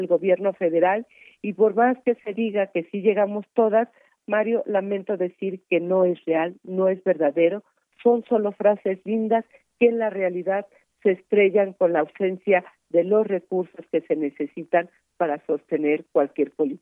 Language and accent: Spanish; Mexico; somos las mujeres mexicanas